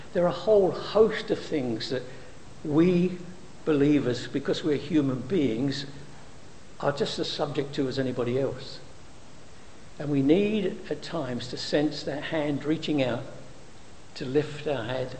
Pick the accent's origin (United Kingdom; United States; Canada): United Kingdom; Poplar, London; I was born and raised in the East End of London in Poplar.